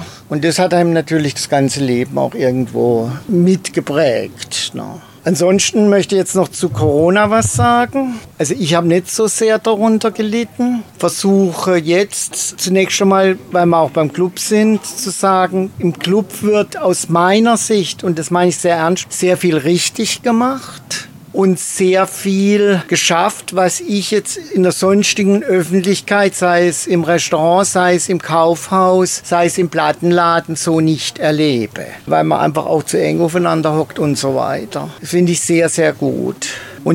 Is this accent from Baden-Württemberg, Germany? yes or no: yes; Konstanz, Baden-Württemberg, Germany; Ich bin relativ lange in Konstanz aufgewachsen.